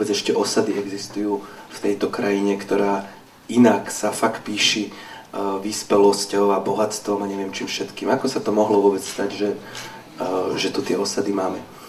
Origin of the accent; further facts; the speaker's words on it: Košice, Košice Region, Slovakia; ja tiež som Košičan